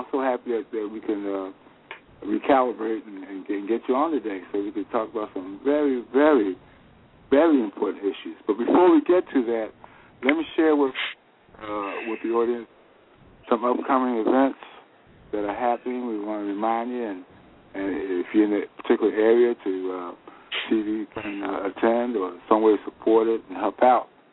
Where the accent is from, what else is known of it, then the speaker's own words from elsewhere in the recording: Philadelphia, Pennsylvania, United States; that's my hometown of Philadelphia